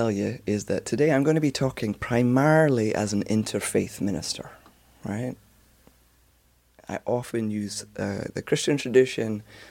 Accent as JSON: {"language": "English", "region": "Scotland", "country": "United Kingdom", "said": "me listening to this as a Scot knows that she is a shapeshifter."}